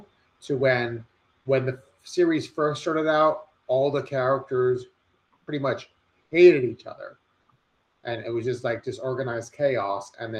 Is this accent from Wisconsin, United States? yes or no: no; New York City, New York, United States; it takes place on the Upper East Side, which is where I grew up in New York City.